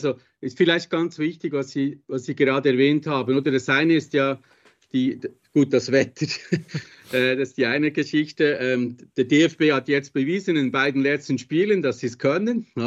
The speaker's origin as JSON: {"language": "German", "country": "Switzerland", "said": "Ich bin ja Schweizer"}